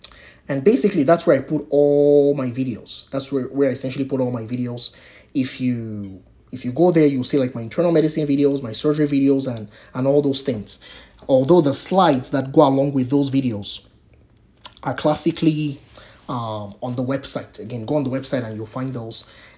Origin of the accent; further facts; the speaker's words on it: Nigeria; maybe my background being a Nigerian has taught me like loud and clear.